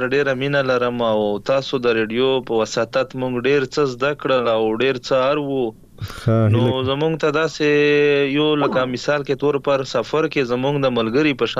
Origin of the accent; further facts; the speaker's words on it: Khyber Pakhtunkhwa, Pakistan; now in Bannu, Pakistan; مونږ اصل کې د وزیرستان یو خو وس په بنو کې پاتې کې وزیر یما